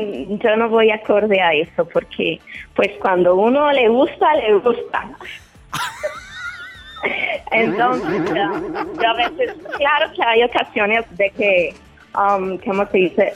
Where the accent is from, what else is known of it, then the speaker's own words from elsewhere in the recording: Guanajuato, Mexico; now in Chicago, United States; Yo soy de Guanajuato, pero...